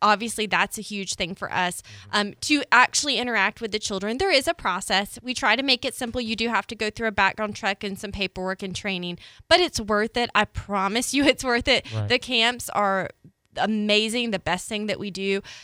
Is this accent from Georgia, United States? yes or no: yes; Atlanta, Georgia, United States; I grew up in Atlanta, great community as well